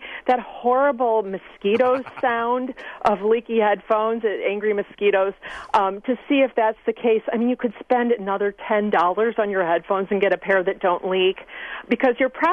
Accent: Michigan, United States; I'm from the Midwest, from Michigan, across the lake. And, I was raised to be decent and friendly.

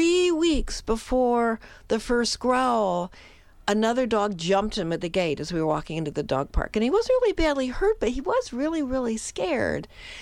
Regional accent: Midwest, United States; I don't know, I'm a Midwesterner maybe.

